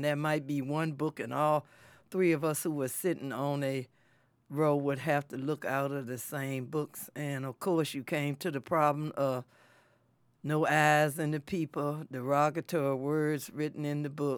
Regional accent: Charlottesville, Virginia, United States; I grew up in Charlottesville, which was located in the South, deep South. South, where everything was segregated, all the schools, the hospitals, the stores, all of those things were segregated, as well as the school system.

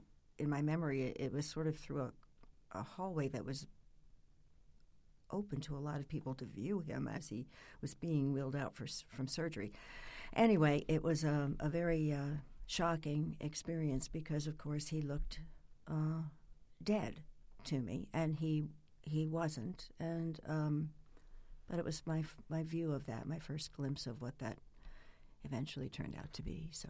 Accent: Plainfield, New Jersey, United States; born there; I was born in Plainfield, New Jersey. I grew up in the 50s and 60s, and it was pretty much of a golden time.

